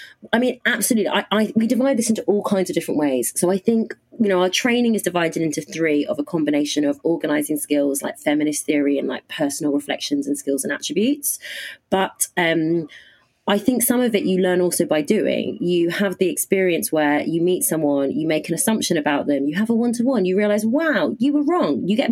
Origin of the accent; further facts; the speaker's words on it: South Africa; And I grew up partly in South Africa and spent most of my 20s in South Africa and really learned a lot from political movements there. And I'm a South African citizen.